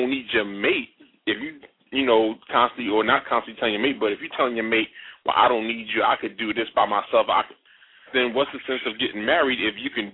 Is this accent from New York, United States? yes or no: yes; Brooklyn, New York, United States; now in Ocean City, United States; No, I'm not from the ocean. I'm really from Brooklyn, New York, but right now I'm